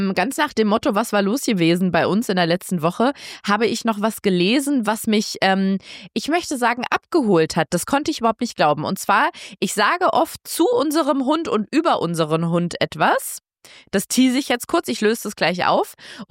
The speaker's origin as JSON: {"language": "German", "town": "Münster", "region": "North Rhine-Westphalia", "country": "Germany", "said": "Ich bin 21 Jahre alt und von Geburt an blind. Ich komme aus Münster in Nordrhein-Westfalen"}